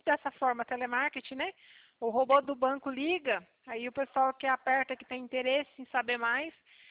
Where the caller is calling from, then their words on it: Paraná, Brazil; Eu falo aqui do Paraná.